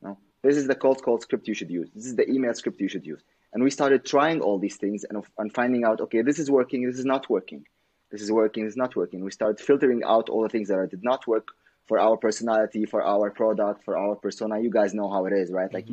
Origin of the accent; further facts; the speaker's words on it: Syria; now in Germany; because I came from Syria. I came to Germany in 2013, so I had to support my family.